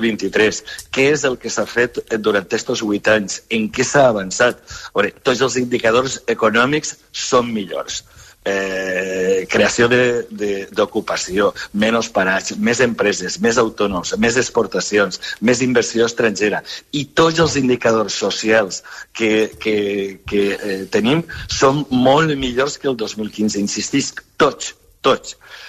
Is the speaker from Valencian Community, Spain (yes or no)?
yes; Sueca, Valencian Community, Spain; un veí meu, del meu poble, de Sueca.